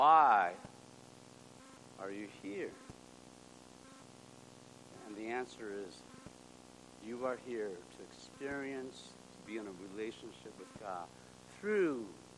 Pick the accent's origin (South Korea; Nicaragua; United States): South Korea; I'm from Korea, made in Korea. My mom's from North Korea, northern region of Korea.